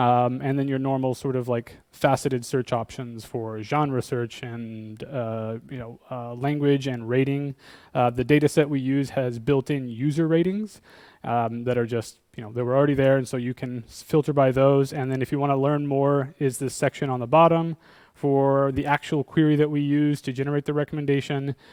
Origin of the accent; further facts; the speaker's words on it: Florida, United States; I'm actually from Florida, so I came prepared for the heat.